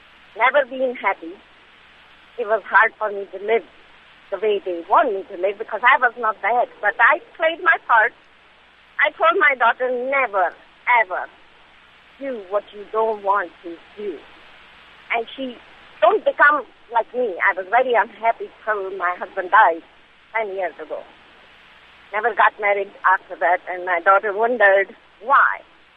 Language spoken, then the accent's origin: English; India; I'm 52 years old. I grew up in India, very traditional Indian family. Got married, I was 15.